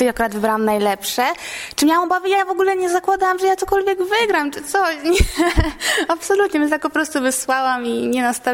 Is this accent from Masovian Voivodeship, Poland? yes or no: yes; Płock, Masovian Voivodeship, Poland; Przyjechałam z Płocka, studiuję na drugi rok filologię angielską.